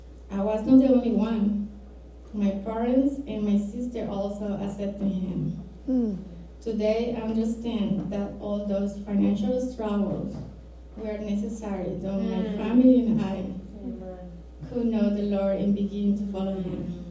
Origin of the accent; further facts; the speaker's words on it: Colombia; Soy de Colombia, como Kay lo dijo, y mi país es católico por tradición, y por supuesto, nací y crecí en una familia católica